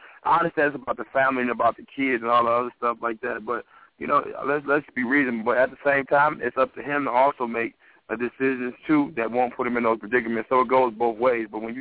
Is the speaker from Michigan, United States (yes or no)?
yes; Detroit, Michigan, United States; Like I went down to Mississippi. I'm like, ooh, this is country. Because I was from Detroit.